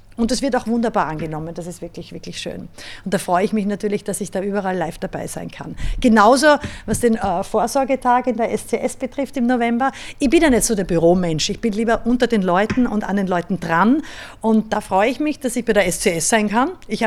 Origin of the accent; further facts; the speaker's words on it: Styria, Austria; das letzte Stipfel durch meine Heimat Steiermark